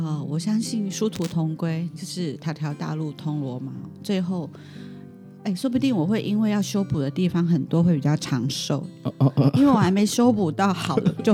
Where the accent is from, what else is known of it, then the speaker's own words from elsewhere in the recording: Taiwan; first language Taiwanese Hokkien; 我爸妈都是台湾人，我小时候也是说台语